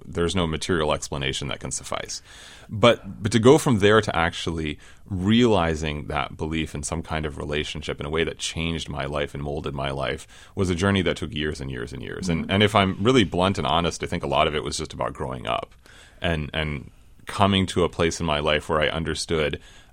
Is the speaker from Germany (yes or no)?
no; New England, United States; So when I was in high school, I grew up in New England, and I know we have a connection there.